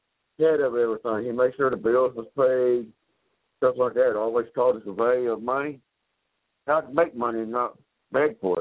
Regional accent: Pensacola, Florida, United States; also born or lived in Haines City, Florida; I'm from Haines City, Florida, off of Secondary Road, which is off of 27 in Haines City. I lived in a three-bedroom house until I was like 10 years old. Then my dad retired from the service when we moved to Pensacola, Florida, and that's where I grew up at.

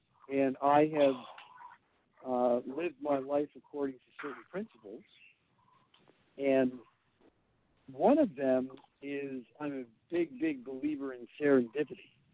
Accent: Connecticut, United States; I grew up in Connecticut as the youngest of four

